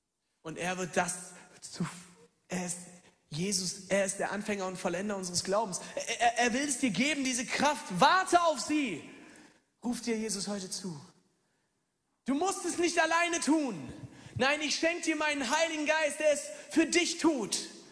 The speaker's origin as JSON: {"language": "German", "country": "Germany", "said": "Ich bin Deutscher mit Migrationshintergrund, okay?"}